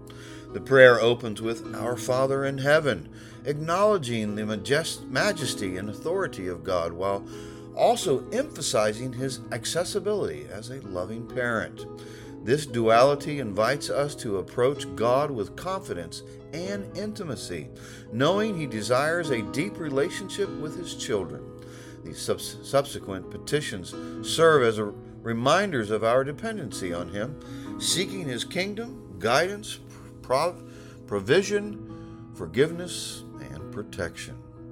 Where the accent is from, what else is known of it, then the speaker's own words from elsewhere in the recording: Gainesville, Florida, United States; today we come live from Gainesville, Florida, my hometown where my high school that I graduated from had their 45th high school reunion last night.